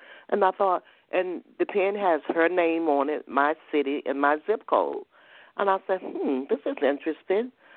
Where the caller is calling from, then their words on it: Georgia, United States; I am calling from Georgia.